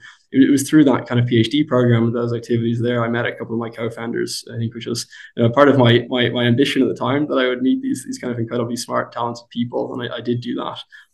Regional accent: Ireland; I'm Irish myself

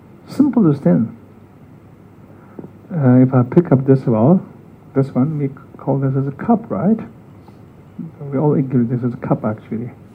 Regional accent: Tibet, China; English is a second language; moved away; Even though I grew up in Tibet, I actually don't miss so much Tibet anymore. I know I grew up there, but as the year goes by, I keep kind of forgetting Tibet.

